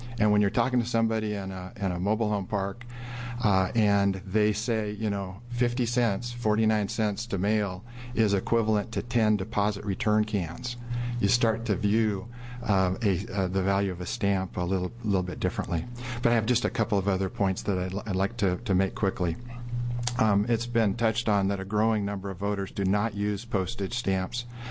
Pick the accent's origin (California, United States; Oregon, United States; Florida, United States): Oregon, United States; Salem; I'm from Salem, and I'm here to support Senate Bill 283